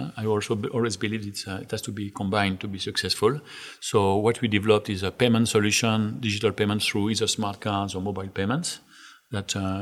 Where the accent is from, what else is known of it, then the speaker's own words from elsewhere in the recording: France; moved away as an adult; So I was born and raised in France.